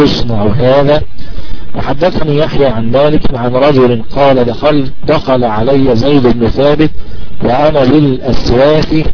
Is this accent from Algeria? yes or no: no; Egypt; وهو عندنا في مصر قريب من حجم اليمام. يا شباب عارفين اليمام في مصر